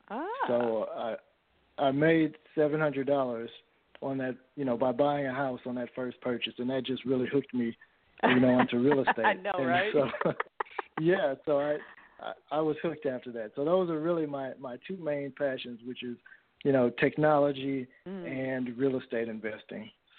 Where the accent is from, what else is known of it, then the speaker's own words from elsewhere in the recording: St. Louis, Missouri, United States; I started out, I was born in St. Louis, Missouri. I'm born and raised in St. Louis, in a city, university city right outside of St. Louis.